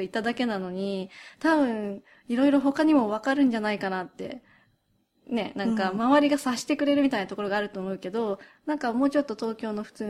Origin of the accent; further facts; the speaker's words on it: United Kingdom; やっぱりこうやってずっとイギリスで育ってきて、自分もやっぱり 自分の育ってきた環境が全てだってやっぱり思ってるところあるから